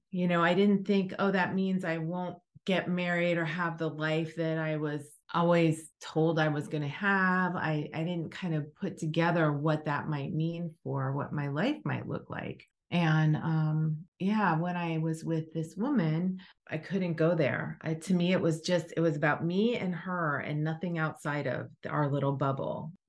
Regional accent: Cincinnati, Ohio, United States; I grew up in Cincinnati, Ohio, And I was on a camping trip by myself at that time.

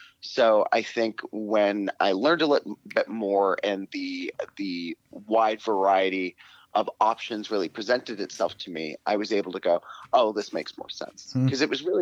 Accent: Cincinnati, Ohio, United States; I grew up in Cincinnati, sort of like on the outskirts of Cincinnati in rural Ohio, in a place that no one would have ever heard of.

